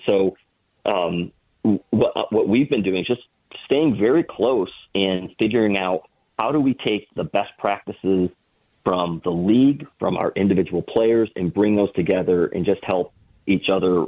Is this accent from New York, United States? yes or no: yes; Rochester, New York, United States; also born or lived in Buffalo; I'm a Rochester guy. I grew up outside of Rochester, went to St. John Fisher College, where the Buffalo Bills have their training camp.